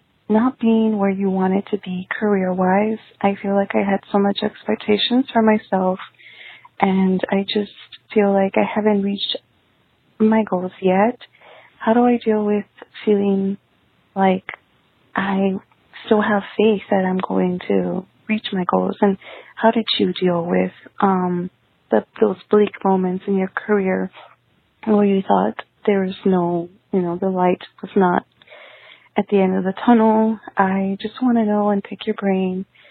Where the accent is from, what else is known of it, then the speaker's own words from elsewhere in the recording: Texas, United States; I am from Texas. I am 24 years old. I am a Latina, first generation Latina, and I'm also a creative.